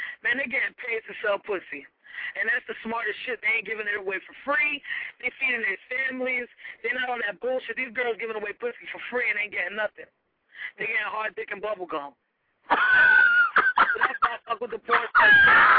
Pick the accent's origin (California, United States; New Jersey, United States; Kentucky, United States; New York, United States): New Jersey, United States; Jersey City; You know I'm from Jersey City.